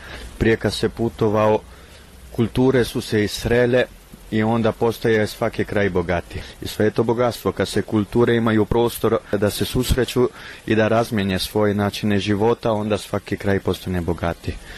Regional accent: Srebrenica, Republika Srpska, Bosnia & Herzegovina; moved away; Tako sam odlučio da kao malo dijete stoje se ovdje rodio, otišao i proputovao svijete da vratim moje znanje i iskustvo u mom rodnom kraju.

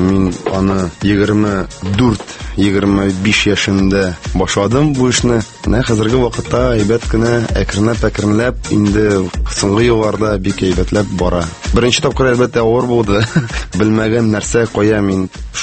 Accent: Tatarstan, Russia; мин үземнең балачагымны авылда үткәрдем. Авылда инде көтүләр көттем, печән чаптык инде егетләр белән шулай бергәләп, малайлар белән үстек, аралашып.

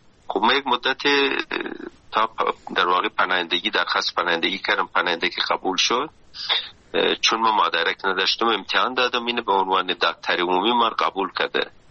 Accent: Kandahar, Afghanistan; اول سنبله 1337 در دایی کنار پاتاب قندار متولد شدم. بعد از 6 سال دوره در واقع طفولیت رفتم مکتب. مکتب من در واقع بود مکتب کاکا سید احمد قندهار

